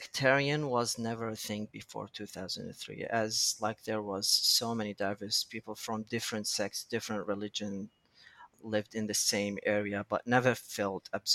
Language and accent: English; Baghdad, Baghdad Governorate, Iraq; So I was born in 1991 in Baghdad, which is the capital of Iraq. I was born and raised in a family of five brothers, and the area that I lived in was like, I would say one of the best areas in Baghdad.